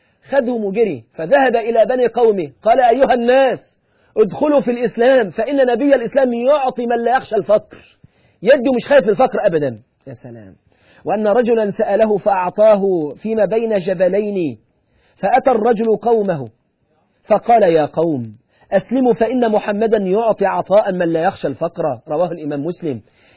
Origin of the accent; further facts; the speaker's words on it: Egypt; عندنا في مصر